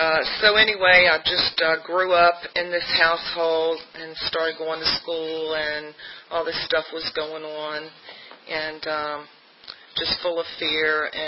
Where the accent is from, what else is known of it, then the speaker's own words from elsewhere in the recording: Hampton, Virginia, United States; now in Lynchburg, United States; I live in Lynchburg, Virginia now. I'm originally from Hampton, Virginia Beach area. That's where I was born and raised.